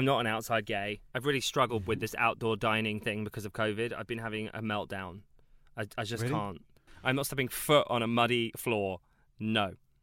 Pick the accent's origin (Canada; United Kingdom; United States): United Kingdom; South East England; But I'm from the South Coast, so Brighton feels like a special one.